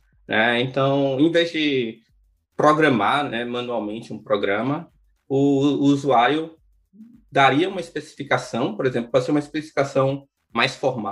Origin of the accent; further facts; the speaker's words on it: Aracaju, Sergipe, Brazil; eu fiz graduação na Universidade Federal de Sergipe, eu sou de Aracaju.